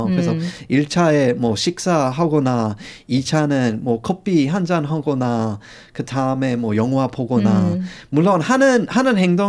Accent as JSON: {"language": "Korean", "country": "Australia", "second_language": "Korean", "said": "일단 저는 호주 사람으로서 너무 모든 게 너무 편하게 느리게 하는 것 같고요."}